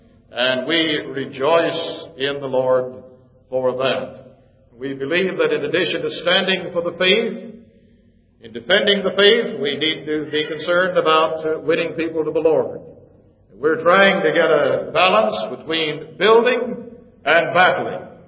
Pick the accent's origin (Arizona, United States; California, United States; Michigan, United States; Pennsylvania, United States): Arizona, United States; Phoenix; I come from Phoenix, Arizona. And sometimes in the summer it gets up to 110, 115 degrees.